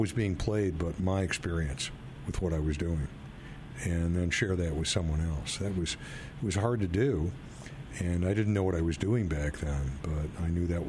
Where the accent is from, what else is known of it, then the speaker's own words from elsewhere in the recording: Detroit, Michigan, United States; I grew up in Detroit, and there were a lot of clubs and after-hours clubs